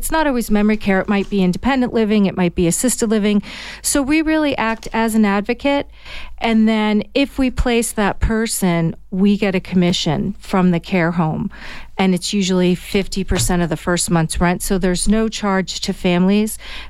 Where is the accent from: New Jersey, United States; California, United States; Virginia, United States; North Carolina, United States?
New Jersey, United States; Sure. I am originally from New Jersey. I've been here 23 years.